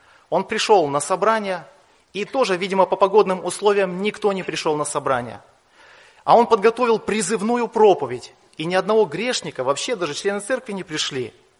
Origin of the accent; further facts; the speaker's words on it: Kamchatka Krai, Russia; Я родился на Камчатке и жил там. Женился в Благовещенске. После женитьбы мы переехали на Нижний Амур, село Богородское. Это земля моих предков